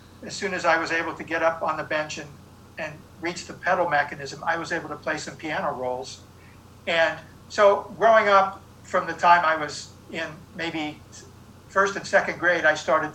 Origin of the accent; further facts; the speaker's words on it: North Miami Beach, Florida, United States; Well, certainly when I was growing up in North Miami Beach, I was introduced to a lot of Latin-influenced music.